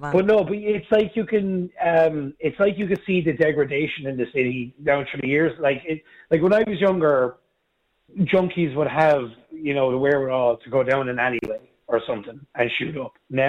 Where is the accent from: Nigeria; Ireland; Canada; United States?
Ireland; Dublin, Leinster; Like, I'm originally from Dublin, but my family moved down the country about 24 years ago now.